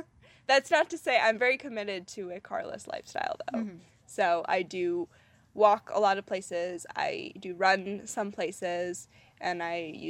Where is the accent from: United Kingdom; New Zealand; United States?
United States; Springfield, Massachusetts; Growing up in Springfield, I have to be honest, there was always a little bit of... I don't know. We kind of had a little bit of beef with Northampton, to be honest.